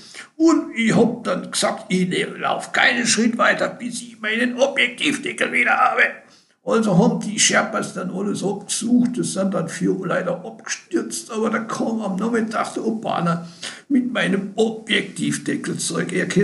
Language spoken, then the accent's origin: German; Austria